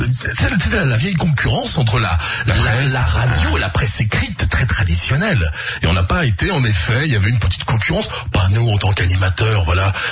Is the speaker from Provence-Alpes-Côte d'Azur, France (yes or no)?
no; Paris, Île-de-France, France; je suis en Normandie, je vis en Normandie, et à l'époque je faisais de la radio en Normandie, mais j'habitais à Paris. Je venais en Normandie pour les vacances, pour les week-ends, mais je suis parisien. Je suis né dans le Val-de-Marne.